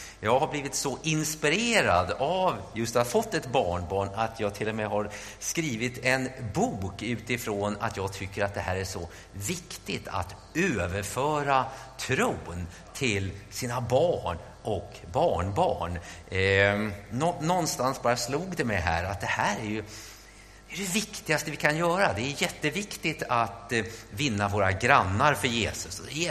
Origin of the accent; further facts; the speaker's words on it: Märsta, Stockholm County, Sweden; Jag växte upp i Märsta